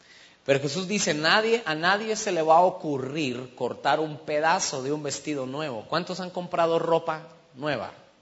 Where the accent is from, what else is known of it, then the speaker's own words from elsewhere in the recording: Colombia; Fui a la casa de mi abuelo hace como unos 5 años, allá a Colombia. Yo soy de Colombia